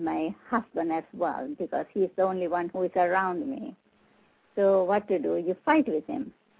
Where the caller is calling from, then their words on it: Spain; I'm calling from Spain.